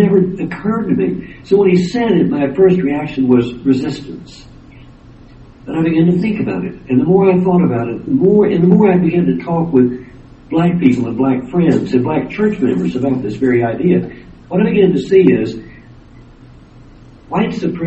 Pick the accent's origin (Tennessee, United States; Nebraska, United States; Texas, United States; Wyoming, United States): Texas, United States; when I was a child growing up in West Texas.